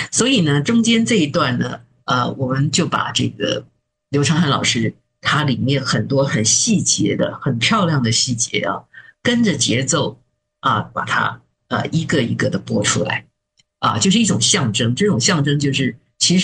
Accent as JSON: {"language": "Chinese", "country": "China", "said": "特别是我们中国人有一句话叫做“看山是山，看山不是山，看山又是山”，"}